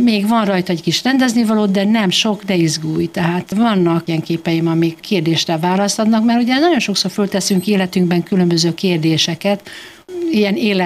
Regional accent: Great Hungarian Plain, Hungary; itt alföldi ember vagyok

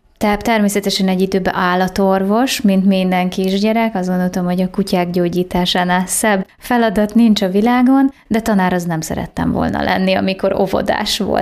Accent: Érsekcsanád, Bács-Kiskun, Hungary; now in Kiskunhalas, Hungary; Baja mellől egy kis településről származom, Érsekcsanádról, és egy 2 évvel ezelőtt a férjem munkája miatt költöztünk ebbe a városba, Kiskunhalasra.

